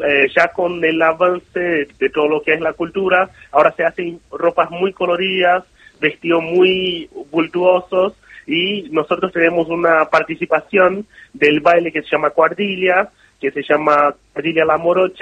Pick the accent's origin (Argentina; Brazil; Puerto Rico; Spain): Brazil; yo, por ejemplo, que toda mi infancia, adolescencia, viví en Brasil